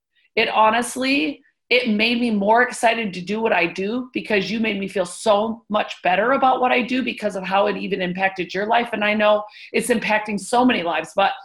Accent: Michigan, United States; now in Florida, United States; And, you know, I'm living in Florida now. I grew up in Michigan and I just moved to Florida

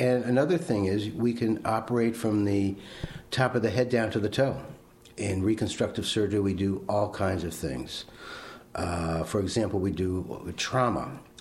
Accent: Miami Beach, Florida, United States; moved away as an adult; now in Des Moines, United States; Miami Beach, Florida. And I've been here about 35 years now in Des Moines, Iowa.

